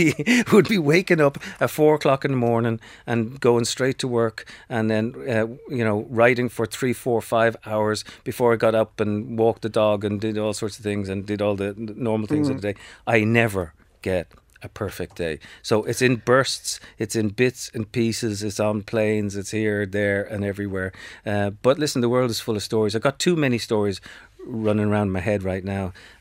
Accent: Ireland; now in New York, United States; Look, I'm Irish. I live in New York, and then I've written about Israel and Palestine.

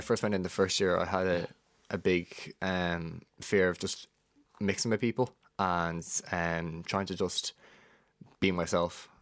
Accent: Shankill, Leinster, Ireland; I'm from Shankill and I go to school in Cabinteely.

